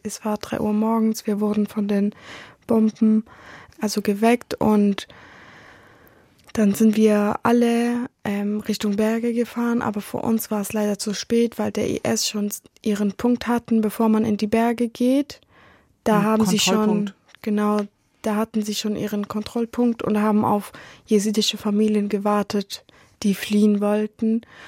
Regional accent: Sinjar, Nineveh, Iraq; German is a second language; now in Tübingen, Germany; Was ich an meiner Heimatstadt mag oder liebe, sind die ganzen Erinnerungen vor dem Krieg, als ich noch meine ganze Familie um mich herum hatte. Aber was ich an Tübingen mag, ist, dass es meine neue Heimat geworden ist

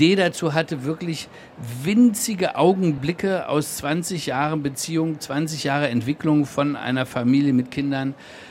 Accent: Hanover, Lower Saxony, Germany; now in Munich, Germany; ich komme jedes Wochenende komme ich nach Hause und ich bin halt von Hannover nach München gezogen.

